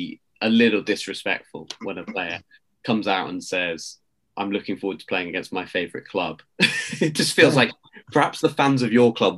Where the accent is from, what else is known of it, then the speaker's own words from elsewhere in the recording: Lethbridge, Alberta, Canada; born there; I was born in Lethbridge, Alberta.